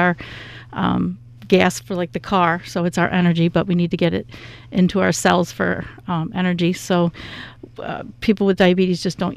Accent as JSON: {"language": "English", "town": "Phelps", "region": "New York", "country": "United States", "tie": "born or raised there", "said": "Well, I do live in Clifton Springs. I grew up in the Phelps-Clifton area"}